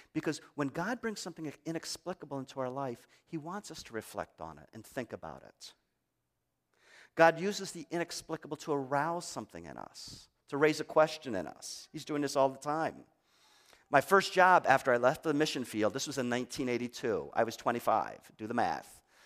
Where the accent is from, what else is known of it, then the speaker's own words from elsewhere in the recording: Detroit, Michigan, United States; I was raised in Detroit. You were raised in Ann Arbor.